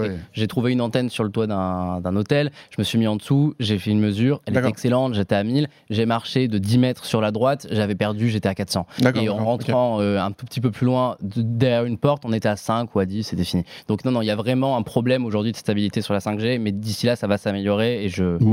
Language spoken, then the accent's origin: French; Nice, Provence-Alpes-Côte d'Azur, France; à Nice, qui est ma ville natale.